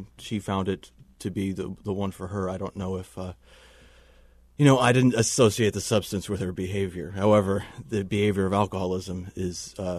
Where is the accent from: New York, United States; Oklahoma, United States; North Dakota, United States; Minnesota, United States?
New York, United States; I grew up in Westchester.